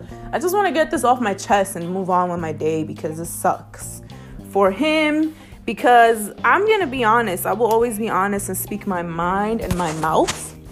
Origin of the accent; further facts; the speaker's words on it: New York City, New York, United States; And I'm from the Bronx. The Bronx is like one of the poorest places in America. Now, I wasn't a destitute poor, but I wasn't wealthy either. You know, I was in between, but I grew up in Mott Haven.